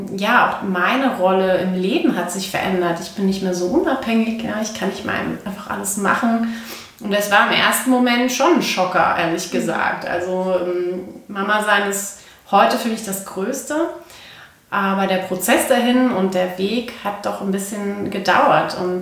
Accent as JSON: {"language": "German", "town": "Koblenz", "region": "Rhineland-Palatinate", "country": "Germany", "tie": "born or raised there", "said": "gebürtig aus Koblenz, ein Schengelchen, sehr glücklich und stolz darauf."}